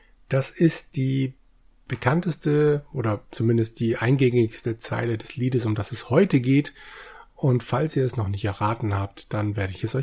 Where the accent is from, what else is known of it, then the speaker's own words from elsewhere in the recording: Southern Germany, Germany; ich komme aus Süddeutschland